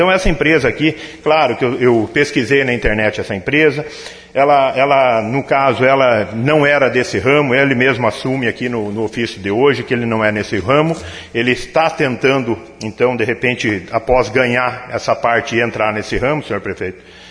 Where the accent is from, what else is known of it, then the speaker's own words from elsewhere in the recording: Campestre, Brazil; minha terra natal, onde eu tenho o maior orgulho de pertencer ao meu Campestre.